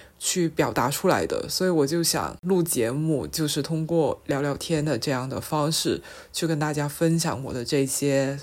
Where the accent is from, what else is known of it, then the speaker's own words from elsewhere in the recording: Guangdong, China; 我是广东人，然后我这辈子都没有在北方生活过，所以我从来不知道在冬天吹暖气是一种怎样的感受。